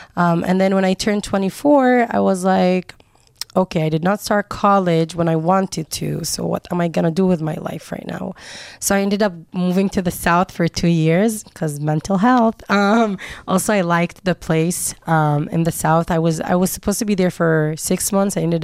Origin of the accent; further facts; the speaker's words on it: Israel; I was born and raised in Israel, and my family lives in the north. And I'm 26 years old.